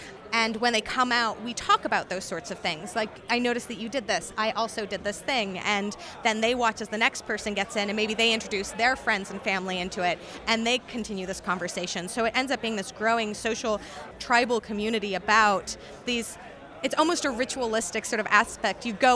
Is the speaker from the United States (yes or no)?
yes; Massachusetts, United States; Like, I grew up on the North Shore in Massachusetts, so that rocky sort of beach with the really cold, really intense water is something that I am very familiar with.